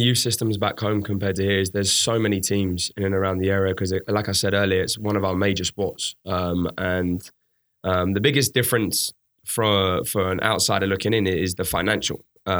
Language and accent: English; Crawley, South East England, United Kingdom; I was born in England, Crawley, small town outside of London, close to the Gatwick Airport.